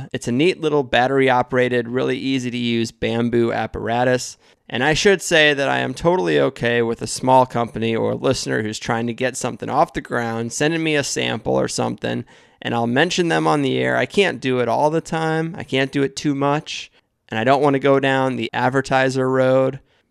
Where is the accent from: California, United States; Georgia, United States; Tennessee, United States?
California, United States; San Diego; from San Diego